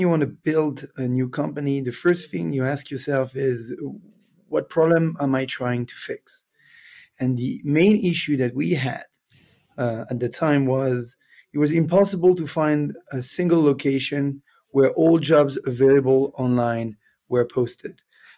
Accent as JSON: {"language": "English", "country": "Switzerland", "second_language": "English", "said": "Originally, I'm from Switzerland. I'm now based in Lausanne."}